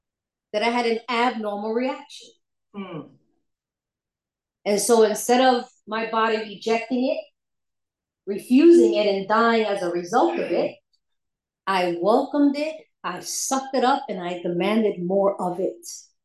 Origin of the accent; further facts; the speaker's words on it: New York, United States; also born or lived in Puerto Rico; I'm Puerto Rican from New York. I grew up half the year in Puerto Rico and half the year in the island of New York.